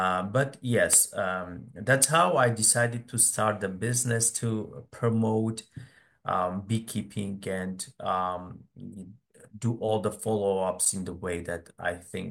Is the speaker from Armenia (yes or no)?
yes; Armenia; I went to some company in my home country, Armenia, and for internship.